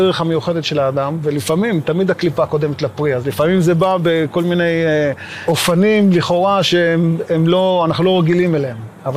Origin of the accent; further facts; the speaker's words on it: Safed, Northern District, Israel; גדלתי בצפת, בעיר העתיקה.